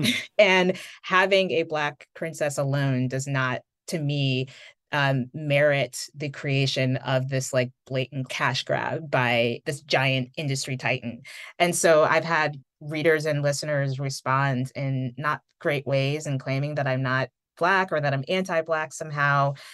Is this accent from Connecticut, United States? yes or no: yes; Connecticut, United States; growing up in Connecticut, in a suburban, mostly white environment, it made it a little challenging at times.